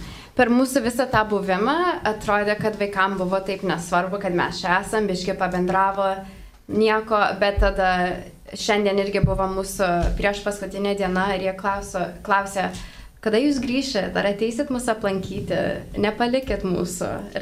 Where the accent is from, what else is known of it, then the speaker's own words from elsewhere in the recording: United States; mes iš Amerikos, ir jie sako, tai tik šiaip išmokot lietuviškai ir čia atskridot